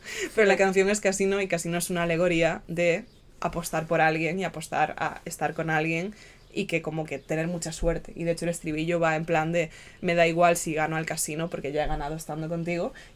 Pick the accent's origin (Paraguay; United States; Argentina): United States; New England; I have a reason, I am mean, because I grew up in New England.